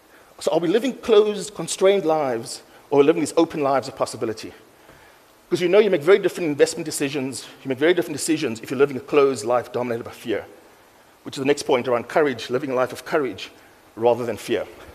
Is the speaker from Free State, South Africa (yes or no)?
no; Mitchell's Plain, Western Cape, South Africa; So I grew up in Mitchell's Plain